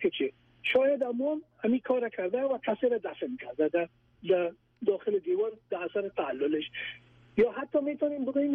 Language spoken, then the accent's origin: Persian; Kabul, Afghanistan; شهر کنی کابل هستم، ما در اون شهر کنی کابل بزرگ شدیم.